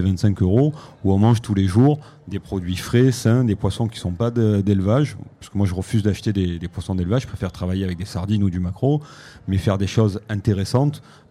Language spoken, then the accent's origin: French; Marseille, Provence-Alpes-Côte d'Azur, France; Enfin, Marseille, je peux en parler, moi je suis marseillais